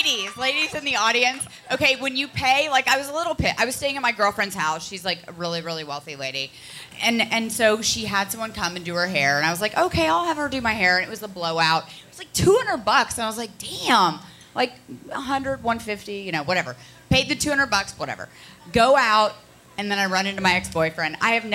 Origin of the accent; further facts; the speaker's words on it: Connecticut, United States; also born or lived in Ohio; Well, I'm from Connecticut and then Ohio.